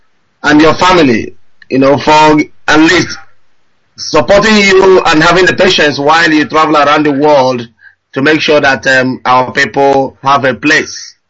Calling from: Nottingham, East Midlands, United Kingdom; I'm calling from Nottingham, director.

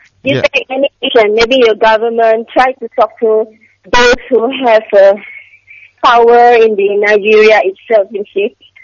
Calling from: Malaysia; I'm calling from Malaysia here.

